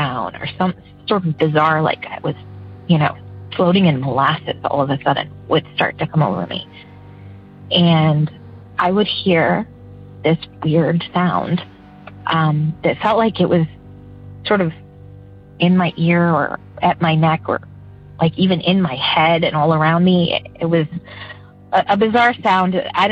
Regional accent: Scranton, Pennsylvania, United States; Hi, I am from Pennsylvania, and … I grew up in a house that was over 100 years old, probably closer to 150

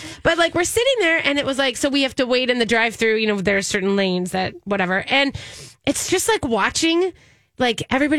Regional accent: Minnesota, United States; because it's just there, because I'm Minnesotan

